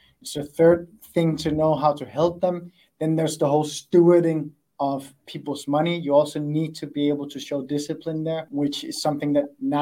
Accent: Denmark; because I'm from Denmark

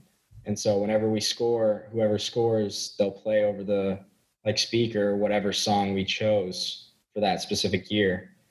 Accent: United States; And I'm an American, so I grew up loving the Olympics, obviously.

